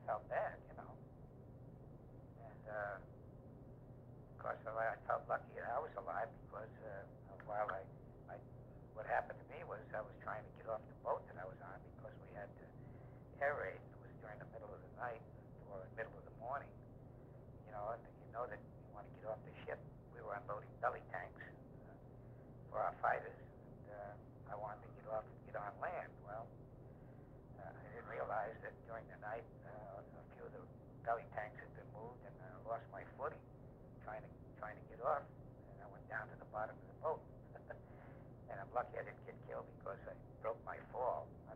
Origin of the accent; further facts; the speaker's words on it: Staten Island, New York, United States; two of my friends from my hometown, who I never saw before, came up to the field hospital to see me.